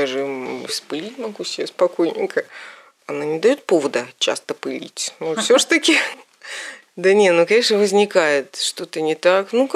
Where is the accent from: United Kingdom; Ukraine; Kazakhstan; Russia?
Ukraine; Yalta, Crimea; Я с юга, я из Ялты, я более так как-то насыщенно к цвету отношусь.